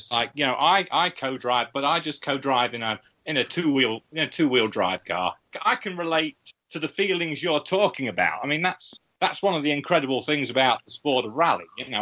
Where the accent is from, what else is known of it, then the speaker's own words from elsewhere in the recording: England, United Kingdom; now in United States; I'm an Englishman. Living in America, I often get mistaken for an Australian.